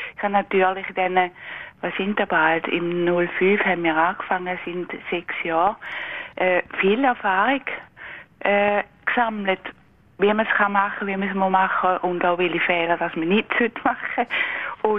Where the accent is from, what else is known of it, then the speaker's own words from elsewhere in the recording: Schaffhausen, Switzerland; Und ich bin natürlich in Schaffhausen aufgewachsen, mein Mann auch. Sehr gern würde ich wieder in der Altstadt wohnen.